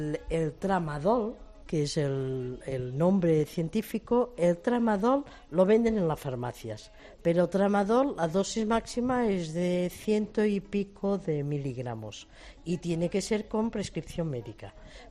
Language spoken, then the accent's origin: Spanish; Torelló, Catalonia, Spain; moved away as an adult; Yo soy de Torelló, que es un pueblo que está a 15 kilómetros de Vic, de la comarca de Osona, y a 85 kilómetros de Barcelona.